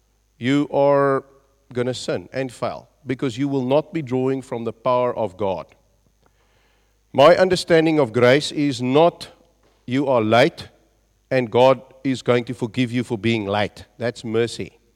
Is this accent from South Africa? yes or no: yes; South Africa; I'm from South Africa, essentially. I've been to the UK once before